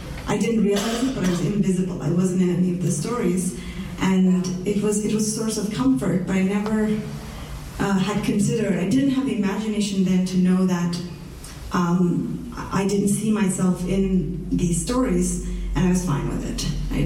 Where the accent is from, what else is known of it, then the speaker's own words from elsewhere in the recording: Saudi Arabia; Like, I grew up in Saudi Arabia, and I grew up in a very colonial education system.